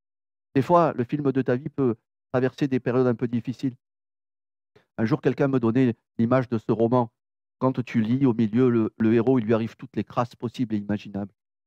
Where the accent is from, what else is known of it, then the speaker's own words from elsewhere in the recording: Marseille, Provence-Alpes-Côte d'Azur, France; Moi, je suis Marseillais.